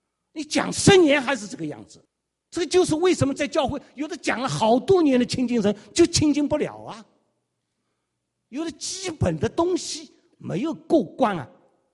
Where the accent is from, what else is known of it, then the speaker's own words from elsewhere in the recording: Shanghai, China; 真的，我是个上海人，很精明，那一套乌里八糟的小聪明一大堆。